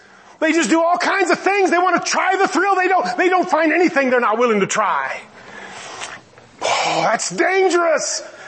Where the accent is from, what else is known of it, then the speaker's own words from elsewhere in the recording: United States; Now I know we're very American-centric. We're the greatest nation on earth.